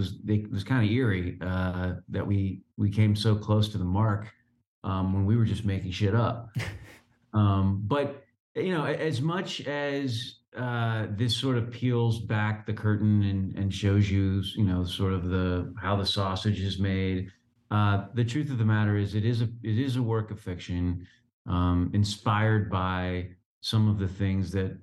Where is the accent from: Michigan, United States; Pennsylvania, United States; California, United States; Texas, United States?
Texas, United States; I grew up in Texas watching, the Freebirds and the Von Erichs, you know, world-class championship wrestling. That was our territory.